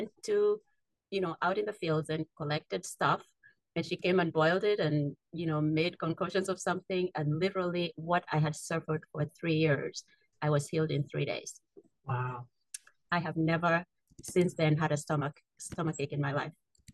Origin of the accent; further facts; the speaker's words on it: Kenya; But I grew up in Africa, in Kenya.